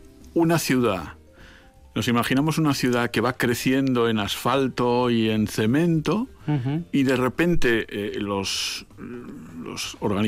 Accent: Galdakao, Basque Country, Spain; also born or lived in Areatza; now in Vitoria, Spain; Y luego me he criado en Galdacao.

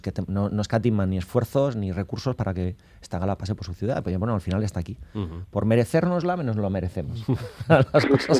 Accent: Basque Country, Spain; y tampoco somos tantos vascos.

